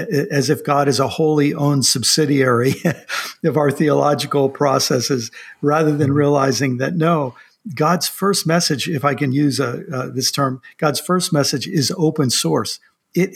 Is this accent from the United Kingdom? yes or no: no; Washington, D.C., United States; I grew up outside of Washington, D.C., so I was part of that Washington to New York megalopolis.